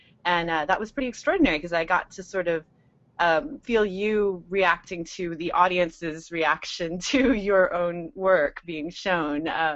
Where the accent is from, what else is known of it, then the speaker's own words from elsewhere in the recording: San Francisco, California, United States; I'm from San Francisco, California.